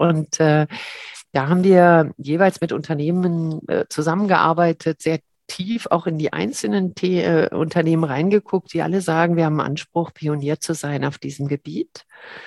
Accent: Berlin, Germany; born or raised there; also born or lived in Cologne

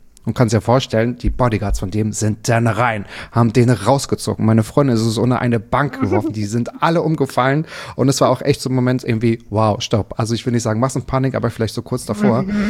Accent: Mecklenburg-Vorpommern, Germany; Ich bin im Müritz Nationalpark aufgewachsen.

